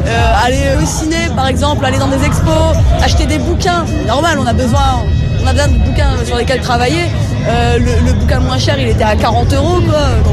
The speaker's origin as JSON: {"language": "French", "region": "Hauts-de-France", "country": "France", "said": "je suis pas de région parisienne, moi je viens du Nord-Pas-de-Calais. Bon, mine de rien, même si je vivais à Lille, quand j'étais à la fac à Lille, j'ai fait ma licence là-bas."}